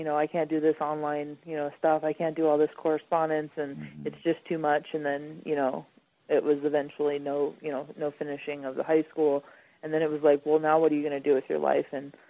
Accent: Las Vegas, Nevada, United States; And, you know, I grew up in Las Vegas, Nevada

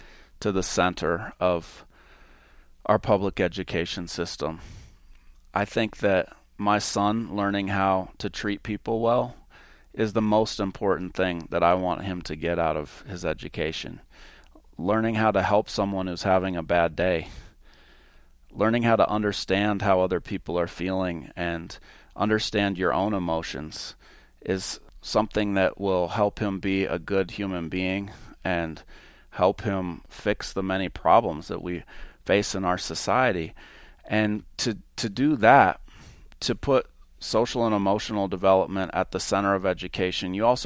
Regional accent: Washington, United States; now in New Mexico, United States; In my home state of Washington, it's the SBAC test

